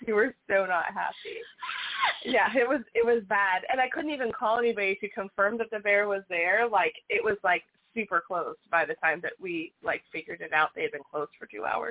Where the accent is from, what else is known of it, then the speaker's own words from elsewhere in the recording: United States; I grew up in America where it was okay to be a Christian.